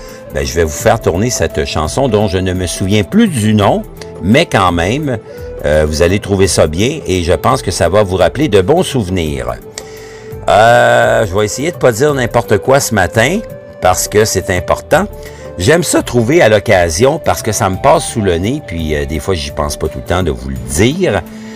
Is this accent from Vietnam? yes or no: no; Quebec, Canada; ça vient sûrement de notre tête et de notre cœur en tant que Québécois d'origine